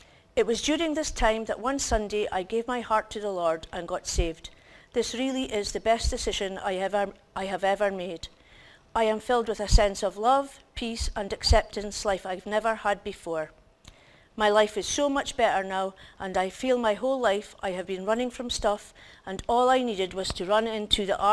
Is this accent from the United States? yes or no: no; Peterhead, Scotland, United Kingdom; also born or lived in Fraserburgh; I was born in the Broch, the youngest of four. I was still just a baby when we moved to Peterhead as my dad had started a new job.